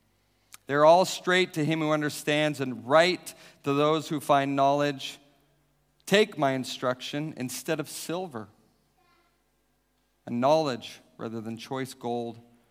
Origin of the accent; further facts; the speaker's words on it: Wyoming, United States; So, I'm from Wyoming. Back in Wyoming, I loved camping and going into the mountains.